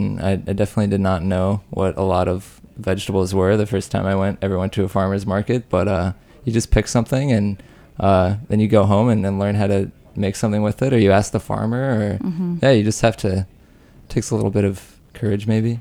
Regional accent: Rock Springs, Wyoming, United States; I'm from Rock Springs, Wyoming.

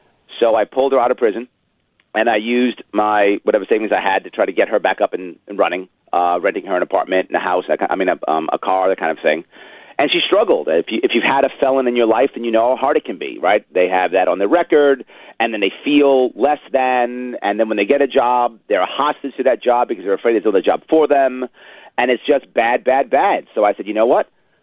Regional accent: Manhattan, New York, United States; born there; I was born in Manhattan, as you said, biracial parents.

